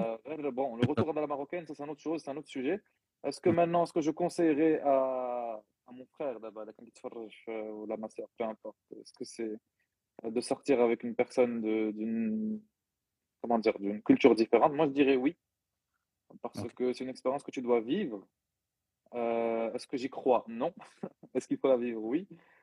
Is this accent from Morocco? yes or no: yes; Morocco; ولقيت في المغرب دابري دوني عندنا في المغرب